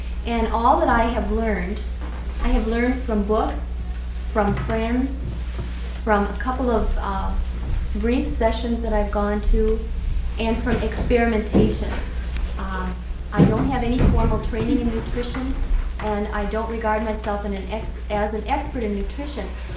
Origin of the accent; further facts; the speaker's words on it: Minnesota, United States; I come from Minnesota.